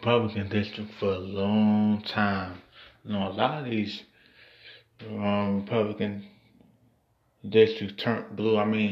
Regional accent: Ohio, United States; I think the only Midwest spot that we didn't take back was my home state, Ohio.

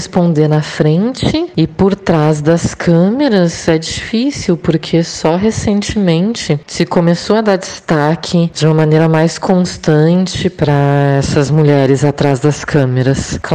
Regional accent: Porto Alegre, Rio Grande do Sul, Brazil; Mas eu sou de Porto Alegre e não tinha um curso de cinema lá.

